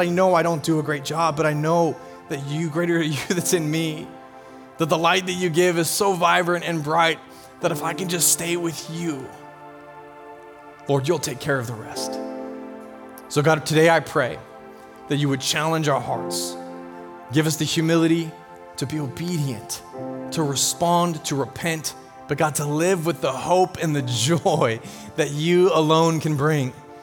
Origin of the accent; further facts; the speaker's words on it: Seattle, Washington, United States; I'm like, yeah, I'm from Seattle.